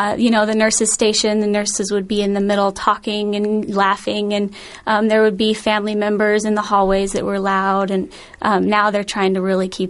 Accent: Sitka, Alaska, United States; now in Kirkland, United States; I'm actually from a little town in Alaska called Sitka, but I go to school in Kirkland, Washington.

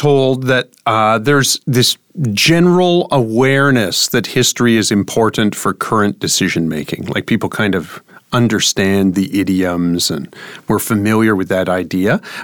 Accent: Canada; I'm a Canadian, so I have no idea.

